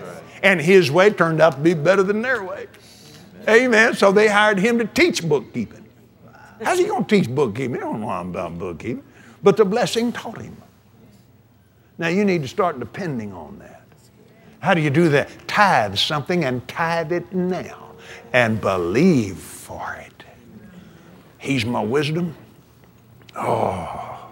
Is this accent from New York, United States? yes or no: no; Abilene, Texas, United States; I was raised in Abilene, Texas.